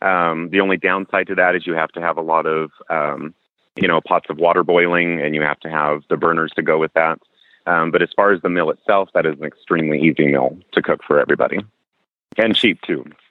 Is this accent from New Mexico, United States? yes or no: yes; New Mexico, United States; Green chili burritos, since I'm from New Mexico.